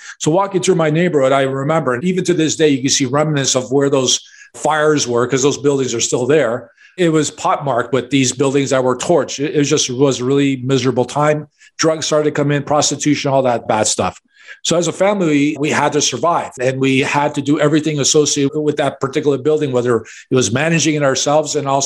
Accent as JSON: {"language": "English", "town": "Chicago", "region": "Illinois", "country": "United States", "tie": "born or raised there", "said": "where I was born and raised in Chicago to immigrant parents. We lived in a one-bedroom apartment."}